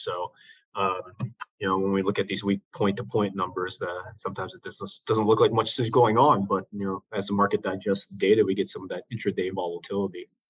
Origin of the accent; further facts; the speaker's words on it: Wisconsin, United States; now in California, United States; But growing up in Wisconsin, I remember that we would start the school year earlier if there was a lot of snow days in the preceding school year.